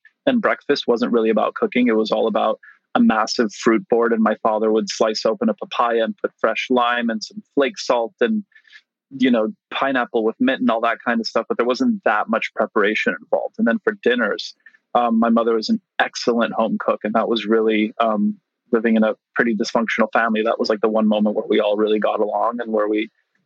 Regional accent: Montreal, Quebec, Canada; So my parents are from Poland. Both my sisters were born there as well. I was the first one in my family born outside of Europe. So I was born in Montreal in Canada.

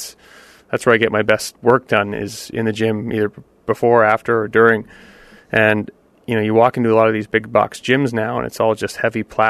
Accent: Canada; I'm Canadian. We all kind of play.

